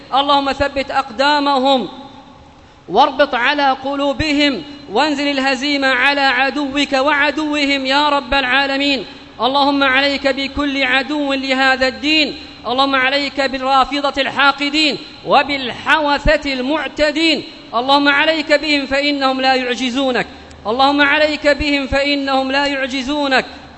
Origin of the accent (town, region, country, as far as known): Yemen